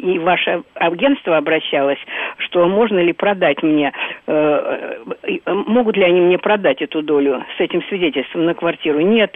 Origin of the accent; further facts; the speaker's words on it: Moscow, Russia; я из Москвы.